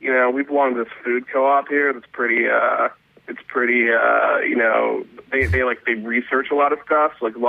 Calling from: New York, United States; I'm calling from New York.

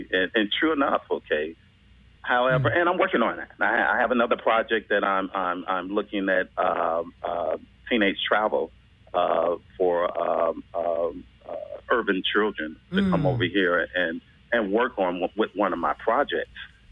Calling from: Philippines; I'm calling from the Philippines, brothers and sisters.

